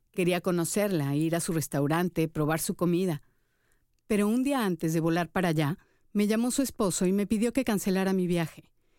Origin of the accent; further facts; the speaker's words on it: Mexico; now in Miami, United States; soy periodista y soy mexicana. Tengo una particular fascinación por la cultura gastronómica, pero además soy muy fan de la comida de mi país y la extraño condenadamente desde que vine a vivir a Miami hace poco más de un año